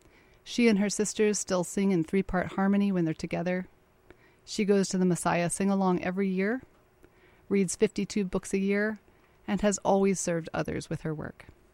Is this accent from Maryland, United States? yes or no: yes; Maryland, United States; In the very rural agricultural town where we grew up in Maryland, I was likely the only kid whose parents both had current passports.